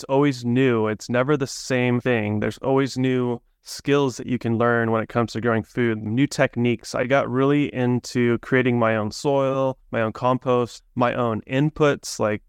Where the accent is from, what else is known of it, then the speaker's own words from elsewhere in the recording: San Diego, California, United States; I grew up in San Diego, California.